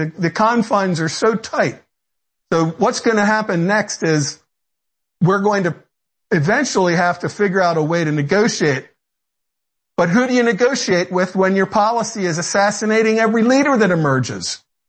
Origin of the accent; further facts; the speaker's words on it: United States; I mean, it's really embarrassing as an American to see our military co-opted by the Israelis.